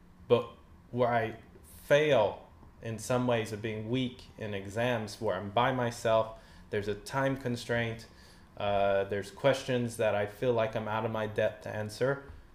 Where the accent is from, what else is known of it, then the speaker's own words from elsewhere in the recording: the South, United States; So I know for me as an American from the South, I only had 1 year of foreign language